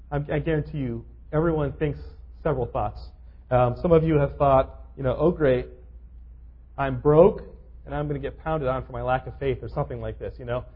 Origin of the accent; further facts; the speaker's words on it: California, United States; I grew up in California.